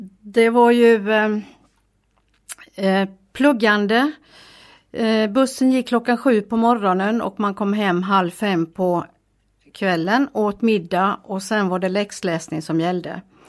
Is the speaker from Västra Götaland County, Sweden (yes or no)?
yes; Bottnared, Västra Götaland County, Sweden; Min barndom i Bottnared, skola och allt detta har jag väldigt mycket minnen ifrån. Goda minnen. Där fanns också Betaniaförsamlingen där mina föräldrar var medlemmar. Och där jag gick i söndagsskola.